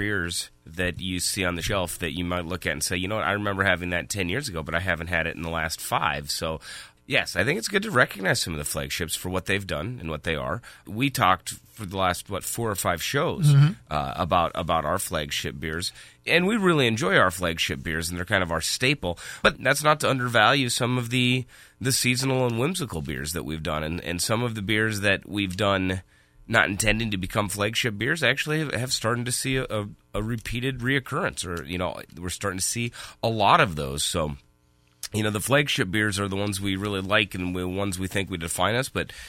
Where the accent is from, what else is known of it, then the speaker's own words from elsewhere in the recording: South Dakota, United States; I still remember, I grew up in the Black Hills, and driving over to Newcastle, Wyoming, just to be able to pick up Fat Tire.